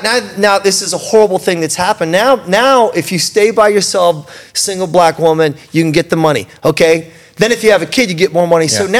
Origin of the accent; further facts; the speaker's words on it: Baltimore, Maryland, United States; I'm from Baltimore, headquarters of the NAACP.